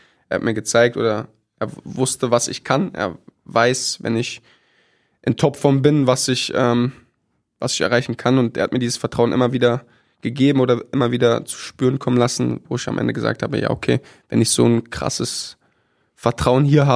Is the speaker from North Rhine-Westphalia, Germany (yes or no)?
no; Berlin, Germany; now in Emden, Germany; als Berliner